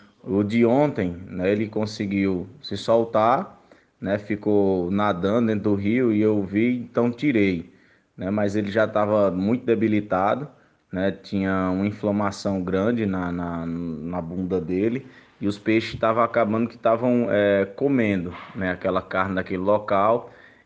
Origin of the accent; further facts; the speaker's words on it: Juazeiro do Norte, Ceará, Brazil; sou aqui do Sítio Carar do Mari, né, que é o município de Juazeiro do Norte.